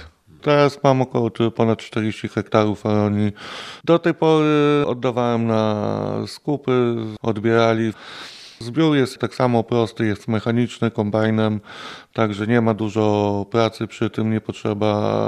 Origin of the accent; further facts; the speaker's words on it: Łuków, Lublin Voivodeship, Poland; Jestem z Łukowa, pochodzę.